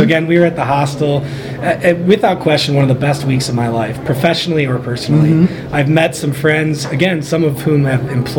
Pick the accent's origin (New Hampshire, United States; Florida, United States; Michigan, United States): Michigan, United States; This is my first time out here. I'm actually from Michigan, so just a visitor here at the MAX conference